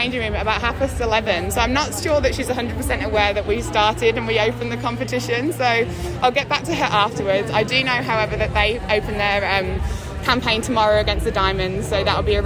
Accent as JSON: {"language": "English", "town": "Birmingham", "region": "West Midlands", "country": "United Kingdom", "tie": "born or raised there", "said": "to be born and bred in Birmingham and be able to be finishing my career here is an absolute dream."}